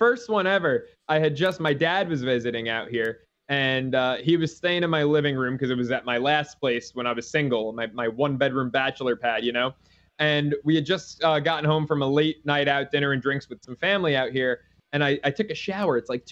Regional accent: New York, United States; I'm from New York, just like you are.

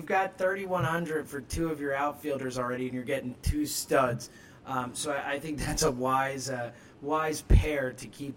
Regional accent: Philadelphia, Pennsylvania, United States; to be fair, as a Philadelphian, Adam Morgan also stinks.

